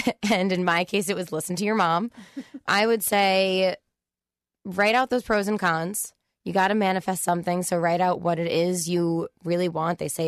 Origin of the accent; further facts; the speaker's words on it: King of Prussia, Pennsylvania, United States; also born or lived in Boston; Yeah. So I grew up in King of Prussia. I was there for the majority of my life. And then my military family got transferred up to Boston, where my mom is from.